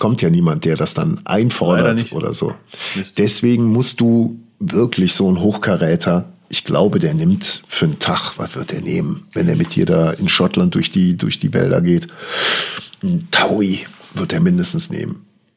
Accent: West Germany, Germany; Ich bin selber komplett im Westen aufgewachsen

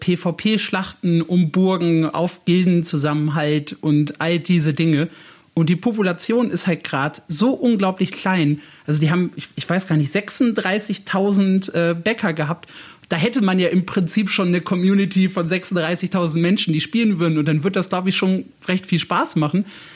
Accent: Gelsenkirchen, North Rhine-Westphalia, Germany; ich bin Schalke-Fan, ich bin in Gelsenkirchen aufgewachsen

